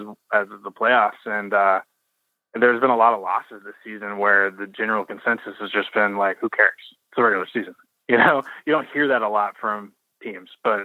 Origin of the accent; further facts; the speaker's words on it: Canada; I love Canada. Yeah. I've always loved Canada. I'm French Canadian